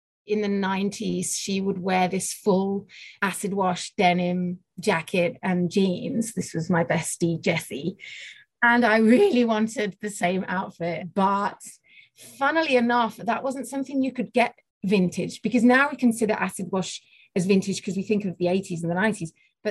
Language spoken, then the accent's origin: English; Sheffield, Yorkshire and the Humber, United Kingdom; accent: English; As you can tell by my accent, I'm English. I grew up in a city called Sheffield in the north of England, and we didn't have a whole lot of money.